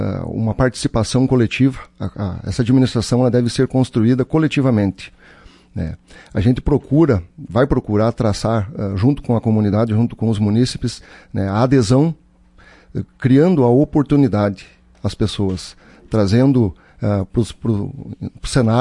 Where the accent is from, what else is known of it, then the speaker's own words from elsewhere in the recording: Nicolau Vergueiro, Rio Grande do Sul, Brazil; Por muitos e muitos anos na região de Nicolau Vergueiro, município de Nicolau Vergueiro, interior de Nicolau Vergueiro, onde eu fui, onde eu nasci, onde eu cresci, Colônia Gobi